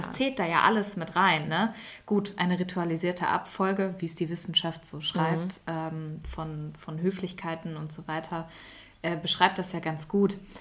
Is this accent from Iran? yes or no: yes; Iran; now in Germany; aus meinem Leben als Iranerin in Deutschland